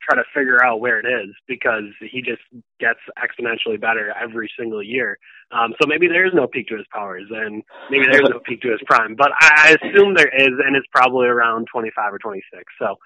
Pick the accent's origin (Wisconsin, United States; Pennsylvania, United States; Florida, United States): Wisconsin, United States; Slinger; I'm originally from Slinger, Wisconsin.